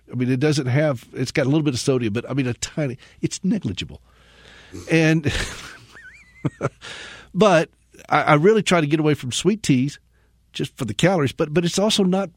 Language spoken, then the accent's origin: English; the South, United States; Okay, so look, I'm from the South. I like sweet tea.